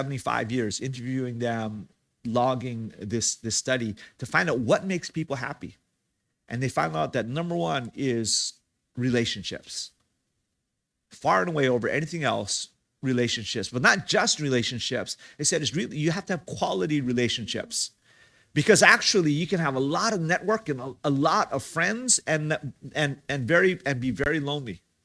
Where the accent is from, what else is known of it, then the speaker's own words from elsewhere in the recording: Hawaii, United States; I come from Hawaii.